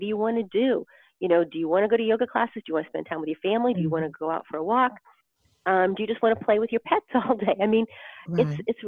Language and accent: English; Boston, Massachusetts, United States; growing up in Boston, living here in Boston, we have ice cream parlors on pretty much every street corner.